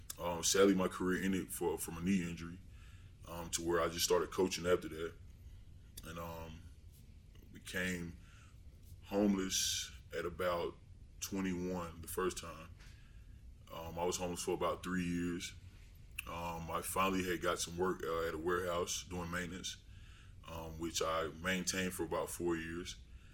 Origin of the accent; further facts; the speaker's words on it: Baltimore, Maryland, United States; I grew up in Baltimore, Maryland.